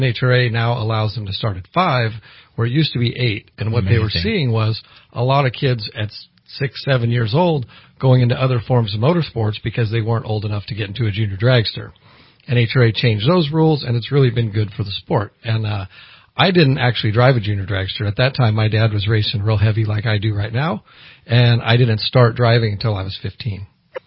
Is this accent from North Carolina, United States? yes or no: no; Sacramento, California, United States; now in Browns Valley, United States; I'm not. I live in Browns Valley, which is near Collins Lake outside of Marysville. Born and raised in Sacramento, raced in Sacramento a lot